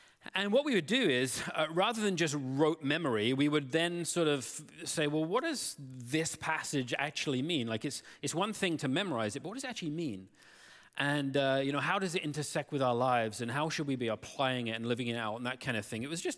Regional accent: Northampton, East Midlands, United Kingdom; I remember going back to my hometown, to Northampton, to do my final year of university.

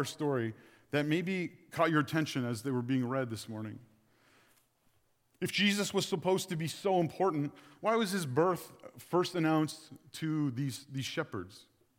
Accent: Sudbury, Ontario, Canada; We were still living in my hometown of Sudbury, and I love Sudbury.

